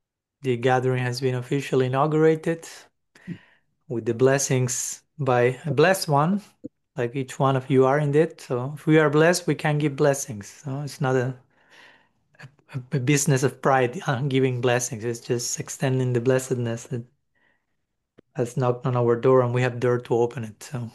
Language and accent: English; Buenos Aires, Argentina; English is a second language; now in Tigre, Argentina; from Tigre in Argentina. Last week I was at Bajo Flores, my hometown. Now I'm in Tigre, which is one of my many devotional hometowns, the last one when I was living here in Argentina.